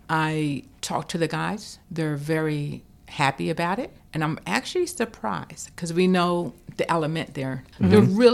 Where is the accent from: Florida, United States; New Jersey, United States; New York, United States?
New Jersey, United States; Trenton; no, we're from Trenton.